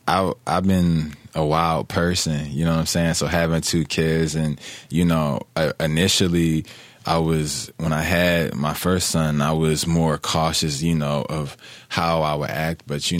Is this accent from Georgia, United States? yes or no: yes; Atlanta, Georgia, United States; also born or lived in Philadelphia; Decatur is like the east side, you know what I mean?